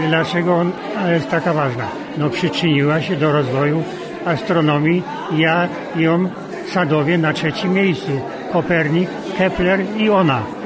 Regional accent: Wieruszów, Łódź Voivodeship, Poland; na ziemi wieluńskiej, w powiecie wieruszowskim, bo ja jestem z Wieruszowa

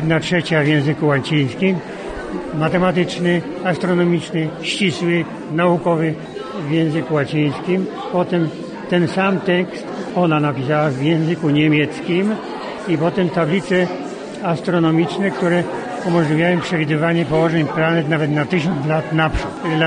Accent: Wieruszów, Łódź Voivodeship, Poland; na ziemi wieluńskiej, w powiecie wieruszowskim, bo ja jestem z Wieruszowa

